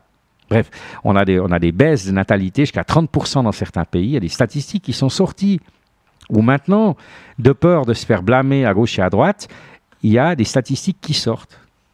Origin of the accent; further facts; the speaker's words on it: Switzerland; au niveau de chez nous en Suisse